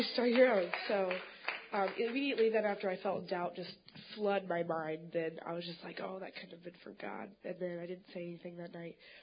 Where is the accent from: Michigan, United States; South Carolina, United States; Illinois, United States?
Illinois, United States; I'm not from here. I'm from Illinois, and my family was a big part of the church down here.